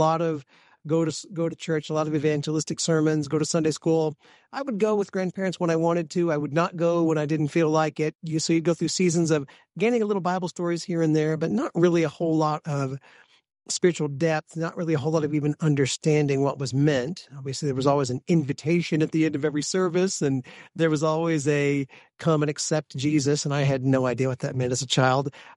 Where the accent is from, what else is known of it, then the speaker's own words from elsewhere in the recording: Illinois, United States; We grew up in the very southern tip of the state of Illinois, actually, which is a pretty rural area. We lived 2 miles outside of a 900-person town.